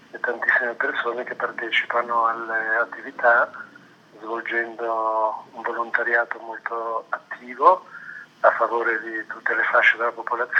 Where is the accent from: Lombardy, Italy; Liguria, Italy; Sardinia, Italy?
Liguria, Italy; Genoa; sono genovese